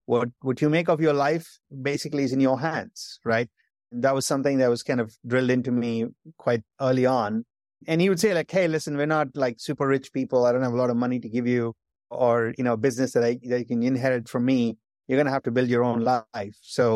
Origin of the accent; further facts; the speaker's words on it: Chennai, Tamil Nadu, India; moved away as an adult; now in United States; I grew up mostly in Madras, now called Chennai, and, you know, did pretty much all of my education, including my undergraduate, in the University of Madras in Chennai. And when I was around 21 years old, came over to the United States